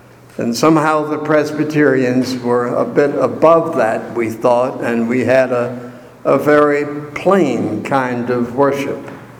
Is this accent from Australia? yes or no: no; Suffolk, Virginia, United States; This year, my mind has been filled with memories of Christmas as a child growing up in Suffolk, Virginia.